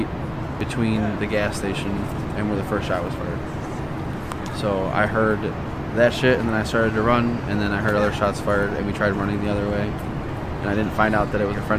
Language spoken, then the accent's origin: English; Kenosha, Wisconsin, United States; We're from Kenosha, Wisconsin.